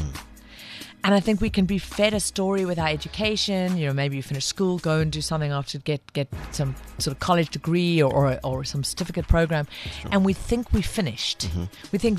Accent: Pinetown, KwaZulu-Natal, South Africa; also born or lived in Hong Kong / Australia / United States / France; Pinetown, just outside of Durban, that area. That's where I grew up.

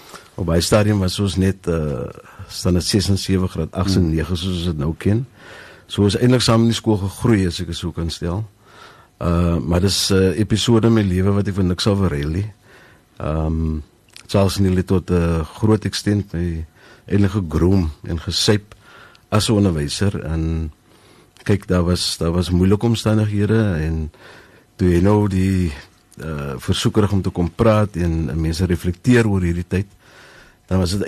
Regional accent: Paarl, Western Cape, South Africa; Ek is van die Perel, gebore en getoe. So ja, ek is gebore in die Perel. My ouers is maar destyds, as ons so kan stel, die kind van die rivier gebly. Mm-hmm. En toe later van tyd het ons opgetrek na Klein Drakens en weg toe

